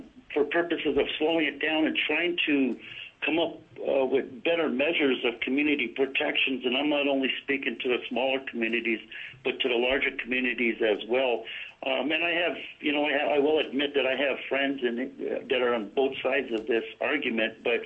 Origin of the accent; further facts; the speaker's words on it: Old Harbor, Alaska, United States; I was born and raised in Kodiak Island, a village called Old Harbor.